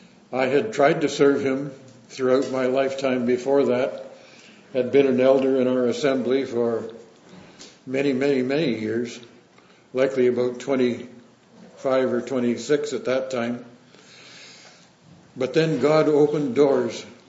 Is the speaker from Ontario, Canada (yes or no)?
yes; Orillia, Ontario, Canada; And we are from Orillia, Ontario, which is about 80 miles north of Toronto.